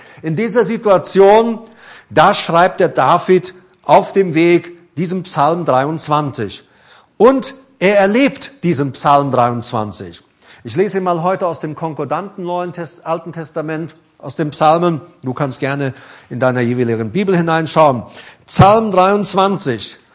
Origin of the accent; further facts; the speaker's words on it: Paraguay; Ich meine, ich komme ja nun mal aus Paraguay, Südamerika.